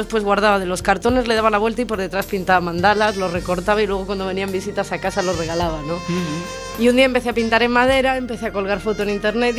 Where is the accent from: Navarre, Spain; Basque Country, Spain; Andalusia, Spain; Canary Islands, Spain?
Canary Islands, Spain; Vengo de Canarias.